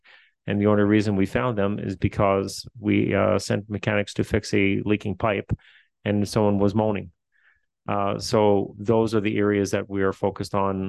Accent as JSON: {"language": "English", "region": "Newfoundland and Labrador", "country": "Canada", "accent": "Newfoundland", "said": "Excuse my newfie accent."}